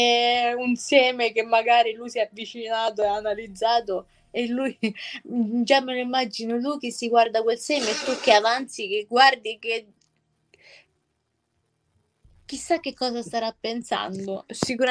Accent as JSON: {"language": "Italian", "town": "Rome", "region": "Lazio", "country": "Italy", "tie": "born or raised there", "said": "vengo da Roma, ho 28 anni e sono nata a Roma"}